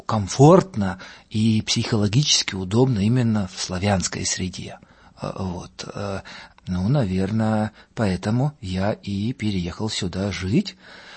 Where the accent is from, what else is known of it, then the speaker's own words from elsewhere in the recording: Riga, Latvia; born there; first language lv; Russian is a second language; Я родился под Ригой, и в семье никто по-русски не разговаривал.